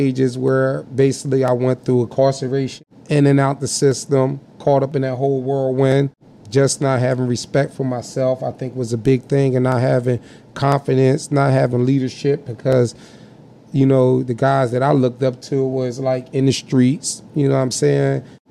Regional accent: Trenton, New Jersey, United States; It's like growing up, I grew up in North Trenton.

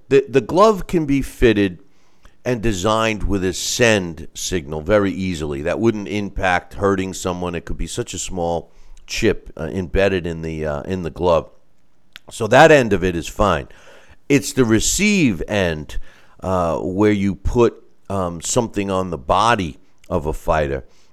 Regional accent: Chicago, Illinois, United States; We're from Chicago, and I want to get you and Sal's opinion on New York pizza versus my hometown Chicago pizza.

